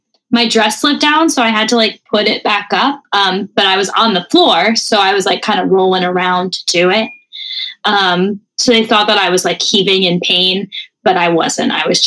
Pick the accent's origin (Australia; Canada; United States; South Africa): Canada; we're French Canadian.